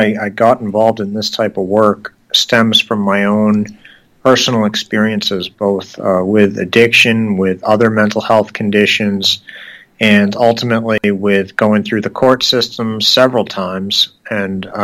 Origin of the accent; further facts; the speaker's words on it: Portland, Maine, United States; Long story short, I grew up in Portland, Maine, and my mom was a single mom.